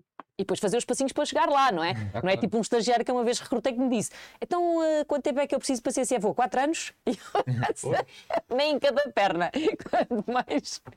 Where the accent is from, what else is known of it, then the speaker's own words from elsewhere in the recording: Portugal; moved away as an adult; o momento em que eu saí de Portugal pela primeira vez para ir viver para fora, esse marcou-me muito.